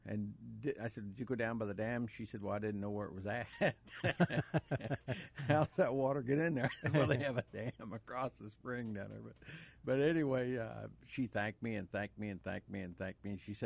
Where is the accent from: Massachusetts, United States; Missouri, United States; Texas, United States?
Missouri, United States; I'm from Missouri. You got to show me an awful lot.